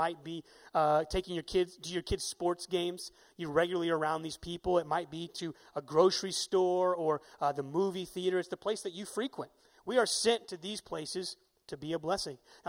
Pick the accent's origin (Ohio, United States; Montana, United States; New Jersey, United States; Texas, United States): Texas, United States; Dallas; also born or lived in Colorado / Oregon; I've never lived in Alabama. I grew up in Dallas, Texas, and then I moved to Colorado, then I moved to Oregon, and now I'm here.